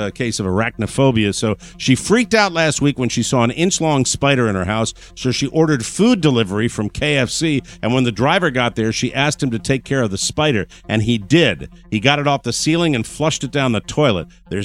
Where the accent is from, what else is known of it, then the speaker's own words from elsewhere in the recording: Forestdale, Alabama, United States; How you doing? I'm from Forestdale, Alabama, and it's good to have y'all here.